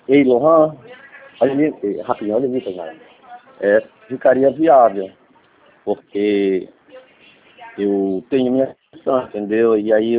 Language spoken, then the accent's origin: Portuguese; Belém, Pará, Brazil; porque eu pensava que era aqui de Belém, porque eu sou de Belém